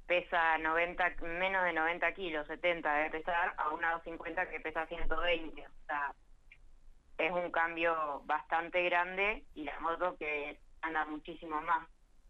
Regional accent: Santa Cruz, Argentina; Yo soy de Santa Cruz y era bastante difícil viajar tantos kilómetros para correr. Así que hacíamos como carrera por medio o las carreras que se podía y corríamos allá a nivel Patagonia.

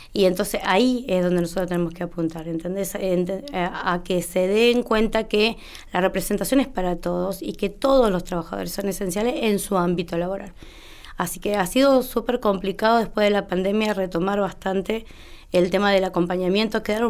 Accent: Neuquén, Argentina; Yo soy neuquina, nací acá y la realidad es que vivo para el lado del oeste

